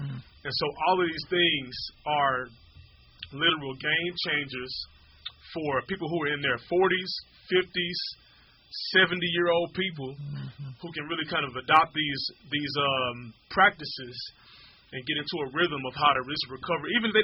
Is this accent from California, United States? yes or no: no; Houston, Texas, United States; I grew up in Houston, Texas, Southwest Houston.